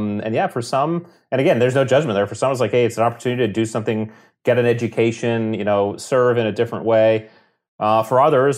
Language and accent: English; Connecticut, United States; we grew up in Connecticut on the coast, so we both love the ocean.